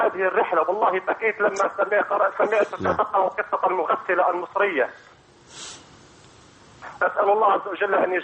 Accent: Algeria; من الجزائر.

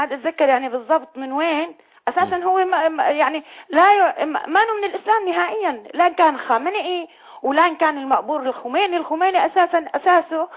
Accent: Syria; انا بنت سوريا اجمالا.

